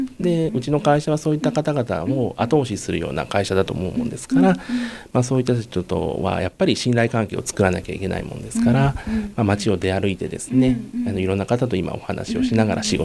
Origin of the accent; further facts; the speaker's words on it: Ichinomiya, Aichi, Japan; now in Nagoya, Japan; 私は一宮市出身なんです。